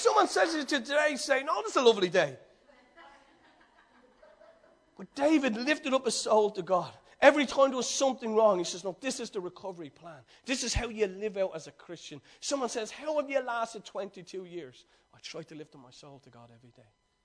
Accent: Dublin, Leinster, Ireland; I live in Ireland. I'm from Ireland. I'm from Dublin. I'm from this community.

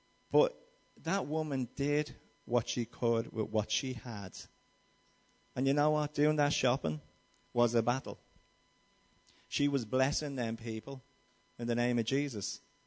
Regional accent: Crumlin, Leinster, Ireland; I'm from Crumlin, and I remember when my brothers used to have to use an aunt of mine's address in Kilmainham if they were going for a job, because you couldn't say you were from Crumlin.

